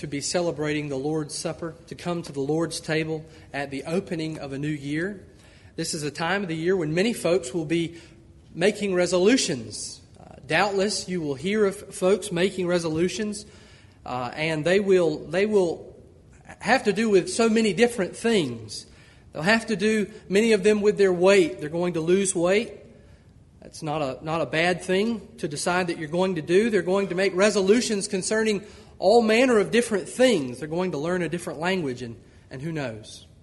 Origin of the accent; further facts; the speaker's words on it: Georgia, United States; I am from Georgia, and if you were from Georgia, you would not think I have an accent, but Brother Dekema told me that I do have an accent